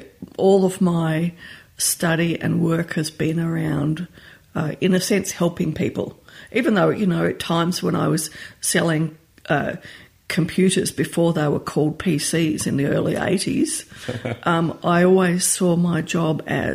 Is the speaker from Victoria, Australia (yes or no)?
yes; Melbourne, Victoria, Australia; also born or lived in Alice Springs / Adelaide / Sydney / Byron Bay; Yes, I am from Melbourne, as I grew up here from the age of 8 to 17, my major formative years.